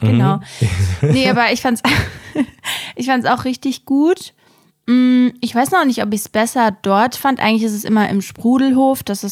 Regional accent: Hesse, Germany; oder in die Region, einfach nach Hessen.

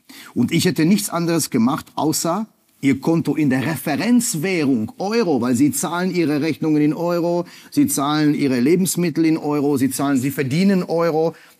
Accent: Germany; Ich bin Deutscher, das wissen Sie.

